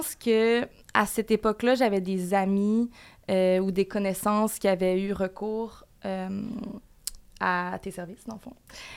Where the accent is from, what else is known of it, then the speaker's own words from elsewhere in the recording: Quebec, Canada; Ben moi, je viens des cantons de l'Est, là.